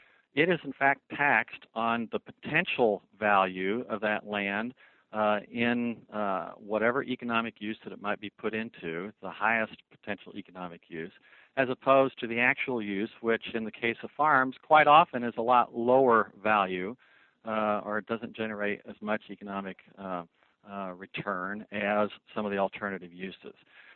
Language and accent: English; Illinois, United States; As you know, I'm actually from Central Illinois. I'm still very much involved in the family farming operation just outside of Bloomington, Illinois.